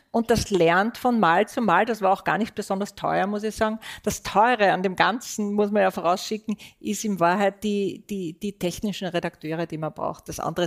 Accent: Austria; Da sind wir Österreicher nicht sehr datenaffin.

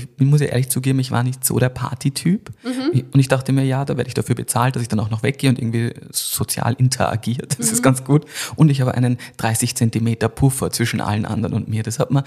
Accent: Salzburg, Austria; also born or lived in Vienna; ich bin zwar in Wien geboren, aber aufgewachsen dann in Salzburg in so einem kleinen Ort, also klassisch von den Bergen eingekastelt.

